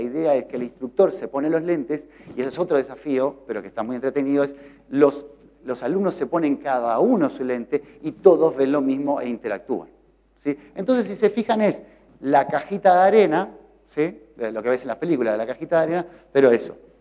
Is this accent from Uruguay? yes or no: yes; Uruguay; Y ya notó mi acento, porque yo soy el uruguayo.